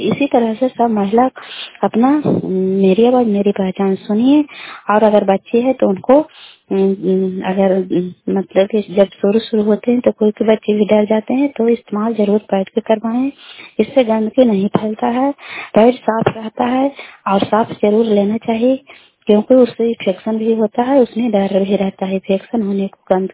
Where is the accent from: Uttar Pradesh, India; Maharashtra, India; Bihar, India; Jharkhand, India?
Bihar, India; Kalyanpur; घर कल्याणपुर वाली बेलछी पंचायत खंड चंडी जिला नालंदा का निवासी हूँ।